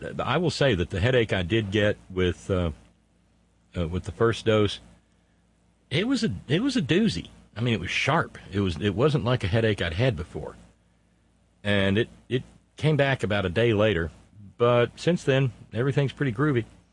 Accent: the South, United States; I was raised in the South, and I remember one day I cranked up the lawnmower because I was getting behind.

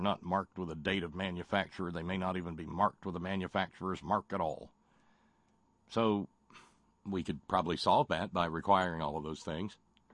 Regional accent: Alabama, United States; Or as we pronounced it when I was a little redneck growing up in Alabama, Illinois.

